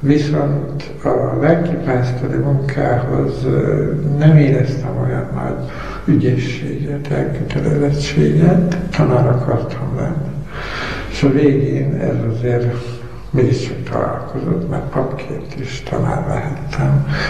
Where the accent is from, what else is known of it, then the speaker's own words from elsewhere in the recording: Zöldhalom, Bács-Kiskun, Hungary; born there; A Bugac és Orgovány közt tanyavilágban, Zöldhalom pusztán születtem.